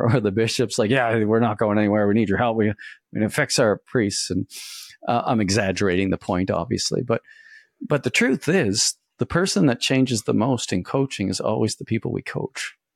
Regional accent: Canada; I'm Canadian

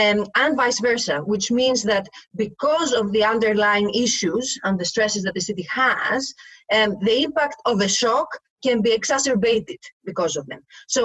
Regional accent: Thessaloniki, Central Macedonia, Greece; this is relevant for my hometown in Thessaloniki

